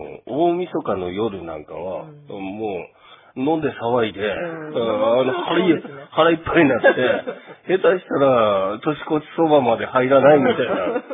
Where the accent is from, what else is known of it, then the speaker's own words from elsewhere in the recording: Hokkaido, Japan; はい、自分も北海道なんでね。それが当たり前だと思ってたんですけど、当たり前じゃない。